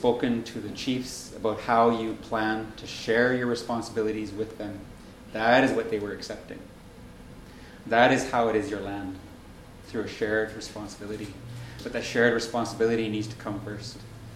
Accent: British Columbia, Canada; Because I'm not even Gidimden. … from Giksan. But I am considered related to the Gidimden clan.

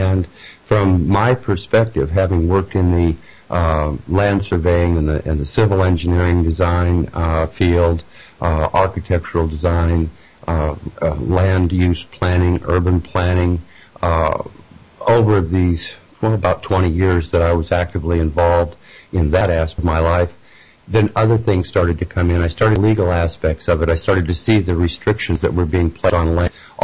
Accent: Fairbanks, Alaska, United States; I'll just let the audience know that I grew up in Fairbanks, Alaska.

